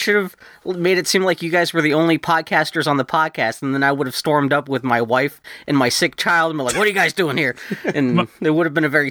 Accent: Pittsburgh, Pennsylvania, United States; I just, you know, from growing up in Pittsburgh, I don't know what James's age is. I was born in 1975.

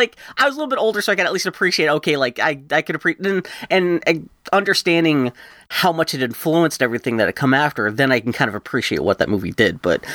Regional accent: Pittsburgh, Pennsylvania, United States; I just, you know, from growing up in Pittsburgh, I don't know what James's age is. I was born in 1975.

